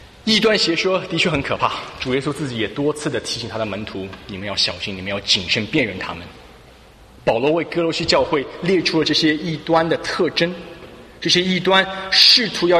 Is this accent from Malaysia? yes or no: no; Shanghai, China; born there; 我出生在上海的大洋浦，大洋浦有点类似于伦敦的 Marland 或者East London， 人才辈出。